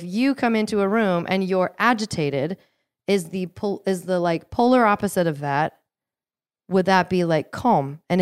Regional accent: Seattle, Washington, United States; It's like, in where I grew up, so I grew up outside of Seattle. I went to Seattle all the time.

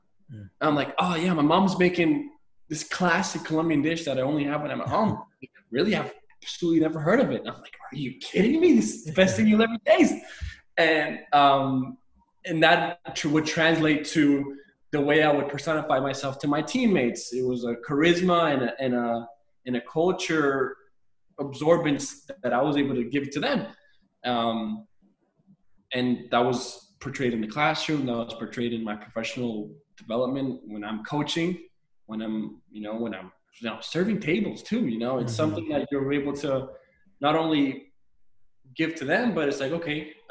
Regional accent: Miami, Florida, United States; for me and my family, we have a very strong French culture. And I grew up here in Miami, going to a French elementary school, a French middle school, and a French high school

